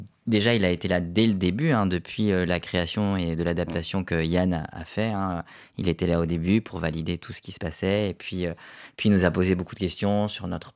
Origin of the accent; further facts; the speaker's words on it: France; moi, je suis d'origine algérienne et je suis né en France. Et j'ai grandi en milieu rural, pas dans la cité, mais en milieu rural. Et je suis issu d'une famille nombreuse comme Brahim. Donc, on est 8 enfants.